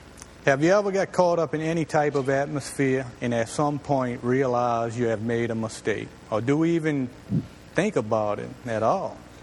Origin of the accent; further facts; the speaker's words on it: Louisiana, United States; I know nothing about horse and buggy. I'm Cajun.